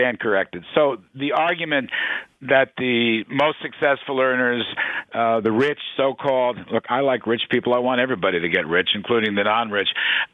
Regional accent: Connecticut, United States; Just like, take a look at my home state of Connecticut, for example

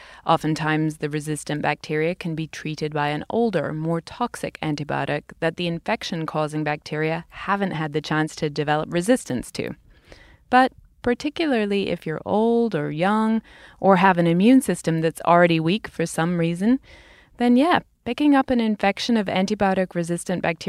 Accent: United Kingdom; In my home country, Britain, the government had banned the use of antibiotics as growth promoters in farm animals as early as 1971.

